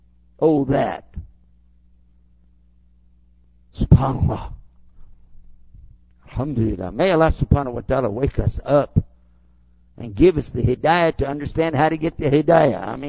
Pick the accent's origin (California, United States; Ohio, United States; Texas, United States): Texas, United States; Well, what do you want? I'm from Texas.